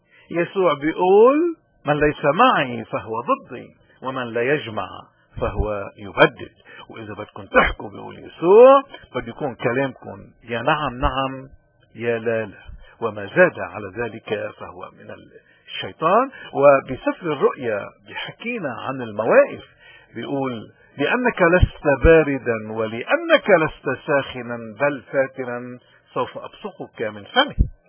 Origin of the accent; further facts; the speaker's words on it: Lebanon; من هون نحن كلبنانيين ووطننا اليوم عم بمر ببؤس